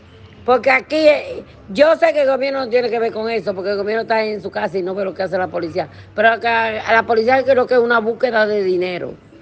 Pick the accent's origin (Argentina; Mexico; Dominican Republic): Dominican Republic; vengo y lo gasto en el mío. ¿Será que uno a su propio país no puede venir? Ni como turista, ni como dominicano.